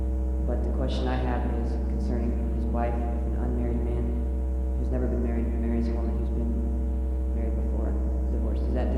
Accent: Virginia, United States; I'm from Virginia.

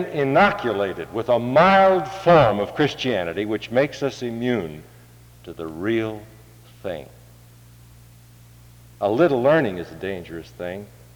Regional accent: St. Louis, Missouri, United States; When your speaker was growing up in St. Louis, Missouri, it seems to me there were two extremes.

